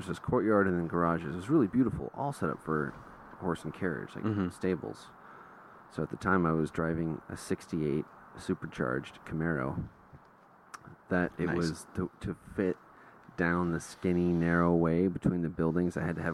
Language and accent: English; Redwood City, California, United States; That's true. I was born in Redwood City.